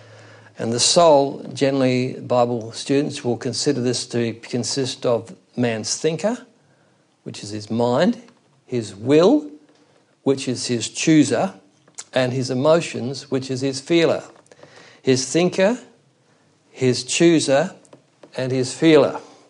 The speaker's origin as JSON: {"language": "English", "country": "Australia", "said": "So if we keep doing this, we would cease to be as an Australian people and someone else would be here."}